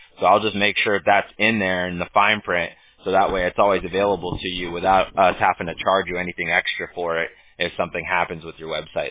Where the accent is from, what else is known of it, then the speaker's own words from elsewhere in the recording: California, United States; No, we're in Orange County, so we're just south of Los Angeles.